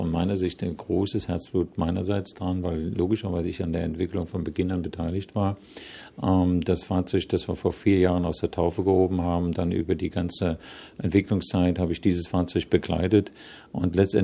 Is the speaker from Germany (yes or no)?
yes; Germany; also born or lived in United States; ich liebe Deutschland, ich liebe meine Heimat und letztendlich, was färbt natürlich ab, wenn Sie so lange in den USA gelebt haben.